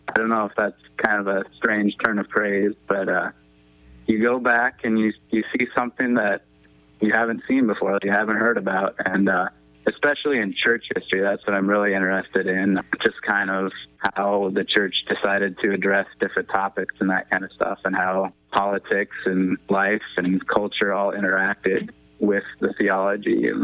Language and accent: English; Iowa, United States; now in Seward, United States; I'm from Iowa. I'm here in Seward, Nebraska, currently studying at Concordia University, Nebraska.